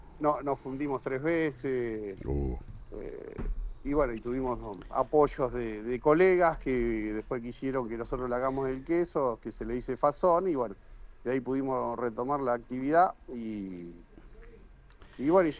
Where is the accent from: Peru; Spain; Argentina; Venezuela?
Argentina; San Jerónimo Norte, Santa Fe; moved away as an adult; yo me inicié en San Jerónimo Norte, donde soy nativo, donde mi mamá trabajó 40 años